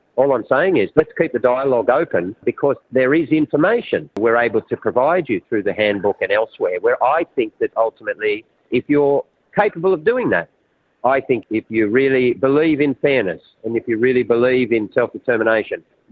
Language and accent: English; Australia; As an Australian, that's what we should be able to say to each other.